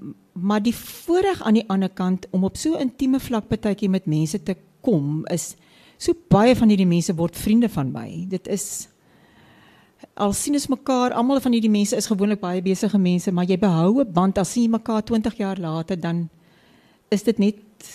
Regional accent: Western Cape, South Africa; Ag ja, en ek kom ons van die Weskus af

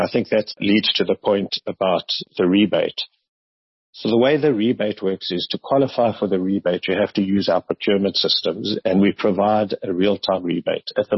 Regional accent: South Africa; So our objective here is to create our own studios where we as South African creatives can create our own series and sell it to Netflix and Amazon and step up in the value chain.

